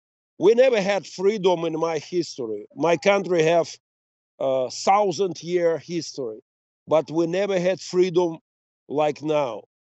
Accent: Mariupol, Donetsk Oblast, Ukraine; born there; English is a second language; I was born in Mariupol. This is amazing, beautiful city near the sea, Azovskaya Sea.

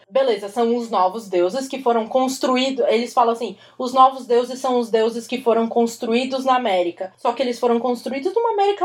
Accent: Brazil; E eu sou brasileira.

